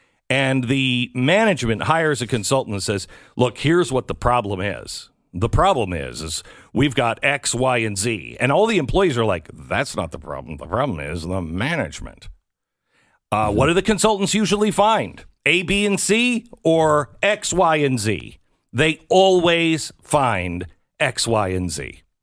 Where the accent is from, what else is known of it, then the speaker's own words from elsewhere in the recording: West Coast, United States; I never heard of it, and I grew up in the West Coast.